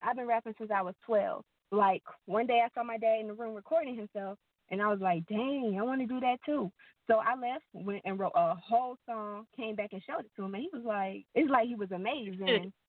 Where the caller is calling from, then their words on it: Amite, Louisiana, United States; Amit, Louisiana.